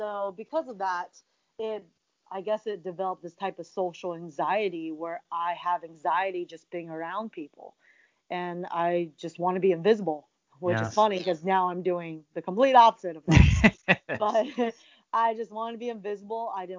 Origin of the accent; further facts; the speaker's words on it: Virginia, United States; born there; Yeah, I was born in Virginia, but my dad's from Shanghai, and my mom is from Taiwan